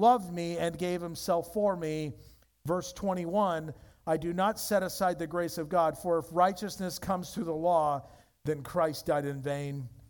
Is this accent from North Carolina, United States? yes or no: no; Yorba Linda, California, United States; I grew up in Yorba Linda, the land of gracious living.